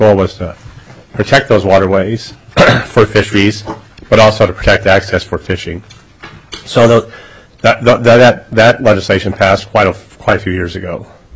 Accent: Palmer, Alaska, United States; I was born and raised in Palmer before statehood

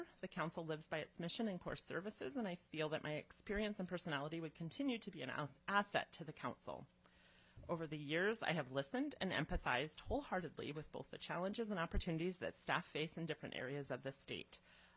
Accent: Fairbanks, Alaska, United States; now in Juneau, United States; I am a fourth-generation Alaskan. I was born and raised in Fairbanks. My family relocated to Juneau in 2016

